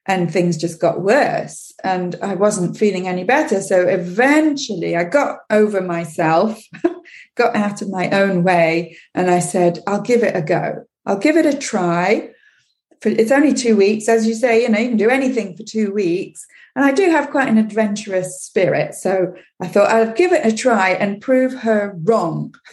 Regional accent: England, United Kingdom; I grew up in England

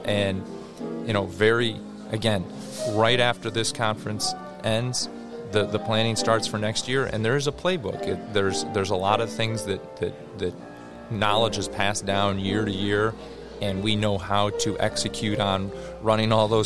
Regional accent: Michigan, United States; also born or lived in Colorado; I mean, I'm originally from Michigan, but I worked in Colorado, mm-hmm.

